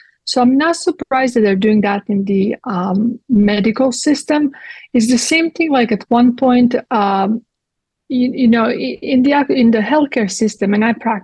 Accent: Croatia; English is a second language; I'm from Croatia, so when I was in Croatia this last time, they stopped using Croatian money system

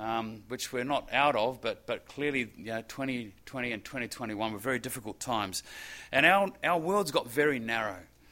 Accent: New Zealand; growing up in New Zealand where we went to school in bare feet.

